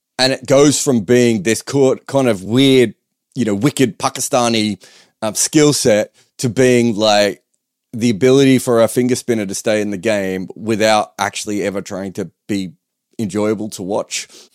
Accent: Australia; in that period as an Australian fan, I was like, is this it?

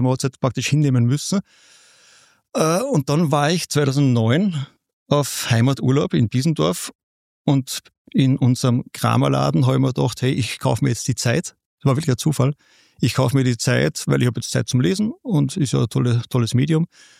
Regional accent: Piesendorf, Salzburg, Austria; moved away as an adult; now in Vienna, Austria; Ja, ich bin in der Gegend von Kaprun aufgewachsen, ich komme aus Piesendorf, das ist der Nachbarort von Kaprun. Bin 1992 fürs Studium nach Wien gegangen und lebe seither in Wien.

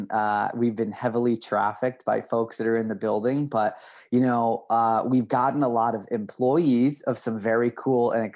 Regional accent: Midwest, United States; a lot of people from the Midwest I'm talking to, because I'm from the Midwest. So I'm a chatty guy.

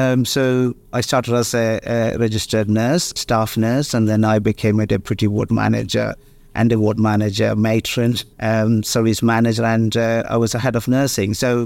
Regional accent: Kerala, India; moved away as an adult; now in United Kingdom; I was born in India, Kerala, the southern state, India. I studied in India and completed my primary education, and I was qualified as a nurse.

